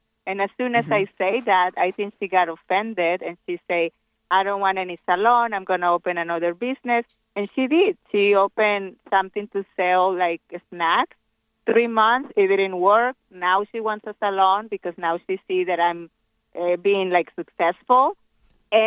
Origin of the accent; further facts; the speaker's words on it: Mexico; English is a second language; because I'm from Mexico, and in Mexico is very strong, those beliefs.